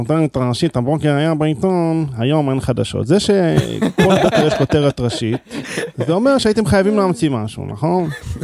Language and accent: Hebrew; Jerusalem, Jerusalem District, Israel; אני גדלתי במאה השורים